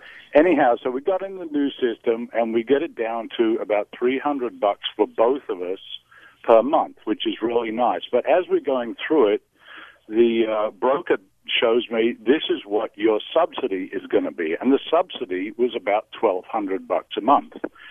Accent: England, United Kingdom; I was born and raised in England where healthcare was a part of life.

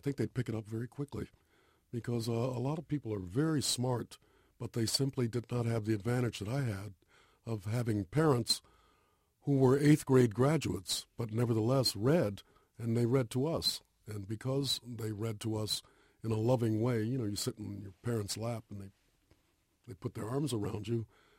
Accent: Ann Arbor, Michigan, United States; I came out from Ann Arbor, Michigan, and I went into Robbie's Cafeteria on Telegraph Avenue in Berkeley, and I took out my guitar and I started playing

